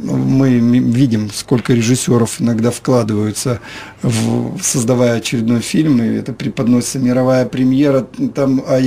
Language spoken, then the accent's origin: Russian; Simferopol, Crimea, Ukraine; я впервые снимался в городе Симферополе, в родном городе.